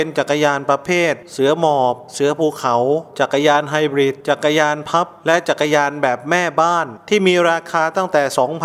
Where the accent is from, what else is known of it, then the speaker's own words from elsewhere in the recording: Nong Ya Sai, Suphan Buri, Thailand; กลุ่มจักรยานเพื่อสุขภาพอำเภอหนองยาไซที่บ้านเกิดของผม